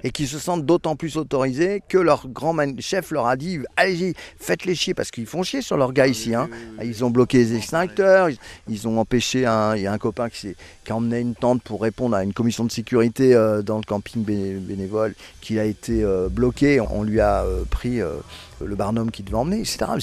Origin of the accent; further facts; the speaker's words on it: Saint-Nazaire, Pays de la Loire, France; Moi, je viens de Saint-Nazaire, en Loire-Atlantique.